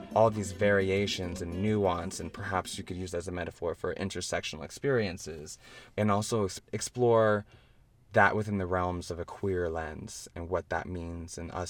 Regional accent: United States; I'm Haitian and I'm also American.

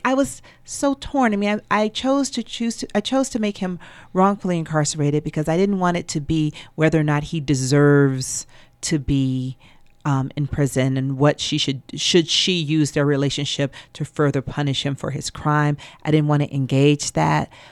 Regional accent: Atlanta, Georgia, United States; now in Brooklyn, United States; Well, I'm born and raised in Atlanta. I graduated from Spelman College like Celestial did. Atlanta is my natural habitat. I am at home only when I am there. And I live in New York now. I live in Brooklyn.

